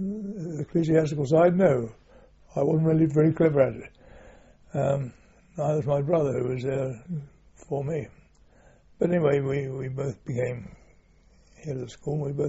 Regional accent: St Albans, East of England, United Kingdom; born there; I was born accidentally in St. Albans

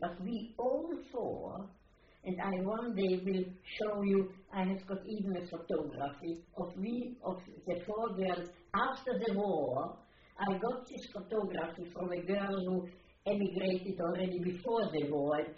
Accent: Brno, South Moravian Region, Czechia; my hometown was a Hungarian, Austrian factory center, a town where all the production were factories

